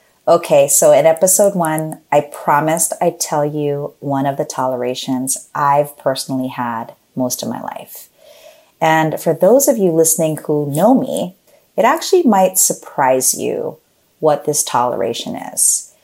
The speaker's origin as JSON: {"language": "English", "country": "Philippines", "said": "I also grew up in a very Asian household. I'm Filipino"}